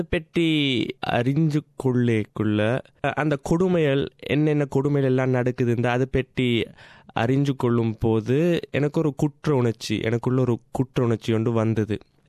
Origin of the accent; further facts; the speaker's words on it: Colombo, Western Province, Sri Lanka; moved away as an adult; நான் கொழும்பில் தான் பிறந்து வளர்ந்த நான் ஒரு வசதி உள்ள குடும்பத்தில், என் அம்மா அப்பா யாழ்ப்பாணத்தில் தான் பிறந்து வளர்ந்தவங்கள். நான் இங்கிலீஷ் மொழியில் தான் படித்தேன். படித்த பிறகு நான் அமெரிக்காவுக்கு போனேன்